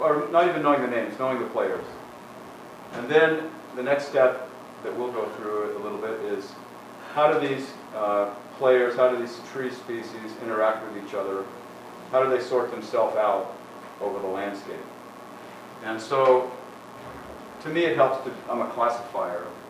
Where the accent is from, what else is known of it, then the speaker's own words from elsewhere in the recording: Maine, United States; I'm not from Minnesota, I have to confess. But I am from back east. And if you go north there, you also find a spruce fir forest. You go far enough north. Northern Maine, where I'm from.